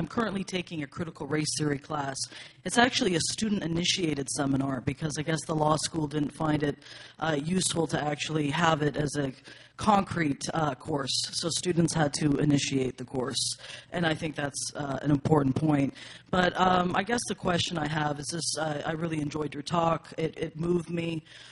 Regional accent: United States; now in Canada; I'm from the States originally.

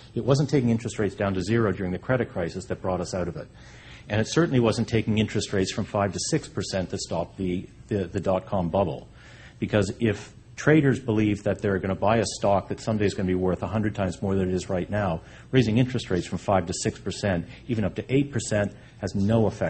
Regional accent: Canada; Well, I'm Canadian, so I felt like I was coming home in a certain respect.

